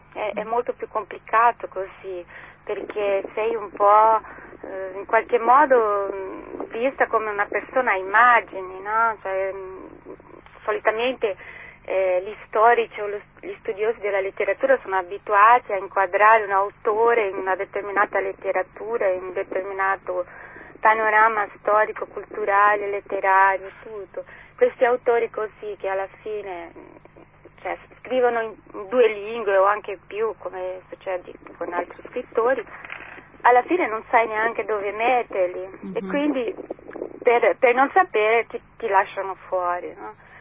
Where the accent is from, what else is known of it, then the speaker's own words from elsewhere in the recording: Brazil; Italian is a second language; moved away as an adult; now in Italy; vivo in Italia da diversi anni, sì. Che sono nata e cresciuta in Brasile.